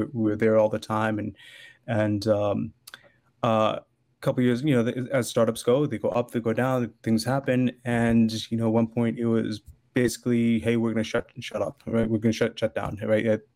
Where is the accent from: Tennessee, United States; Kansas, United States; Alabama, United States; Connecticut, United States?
Connecticut, United States; Southington; I grew up in Southington and I always felt like I was sitting on the sidelines watching the parade go by, right?